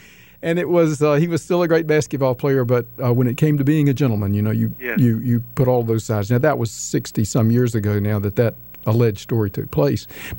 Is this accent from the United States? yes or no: yes; Davidson, North Carolina, United States; Growing up in Davidson, at Davidson College, particularly, right.